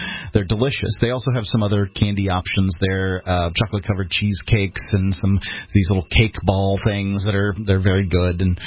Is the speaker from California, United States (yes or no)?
no; Florida, United States; I grew up in Florida without air conditioning.